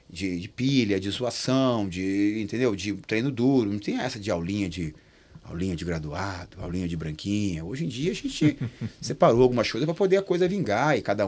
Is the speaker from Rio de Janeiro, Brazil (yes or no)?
yes; Rio de Janeiro, Brazil; eu fui criado no Flamengo ali, sou de Santa Teresa, com 10 anos minha mãe se mudou, e a gente foi criado no Flamengo